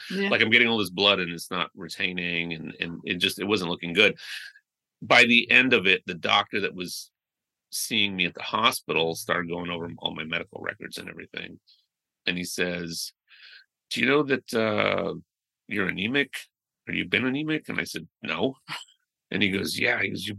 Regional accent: United States; born there; So I grew up in my parents both from Mexico. I was born here in the States.

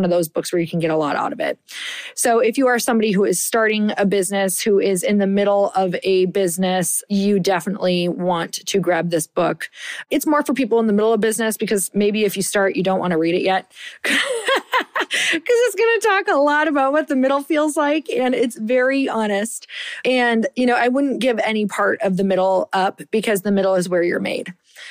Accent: Midwest, United States; Okay, so I don't know about you, but I'm from the Midwest. So I just want you to picture very, very cold winters.

